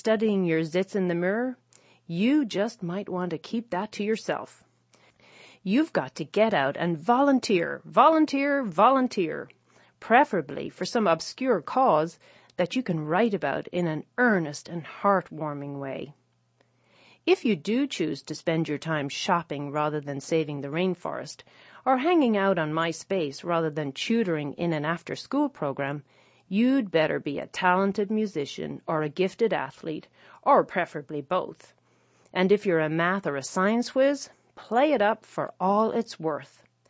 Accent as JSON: {"language": "English", "country": "Ireland", "tie": "born or raised there", "said": "my own grasp of the language, which I studied growing up in Ireland, is getting vaguer with the years."}